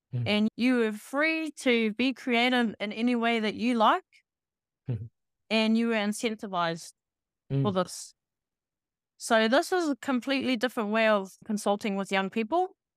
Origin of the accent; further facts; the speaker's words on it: Auckland, New Zealand; and I'm from South Auckland.